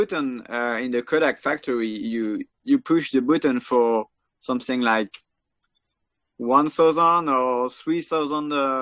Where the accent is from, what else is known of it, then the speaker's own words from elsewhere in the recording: Saint-Nazaire, Pays de la Loire, France; English is a second language; also born or lived in Paris; Saint-Nazaire is my hometown, and well, me and my wife, we wanted to leave Paris, and so we go. We are both from this area of France, from Brittany.